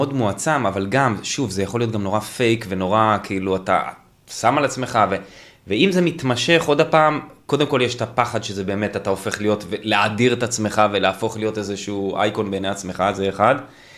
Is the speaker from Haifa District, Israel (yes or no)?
no; Eilot, Southern District, Israel; now in Beit She'arim, Israel; אני קיבוצניק, אני מעילות ליד אילת.